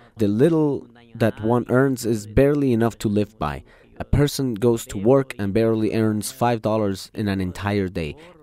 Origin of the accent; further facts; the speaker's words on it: El Salvador; because we truly are Latinos, I am from El Salvador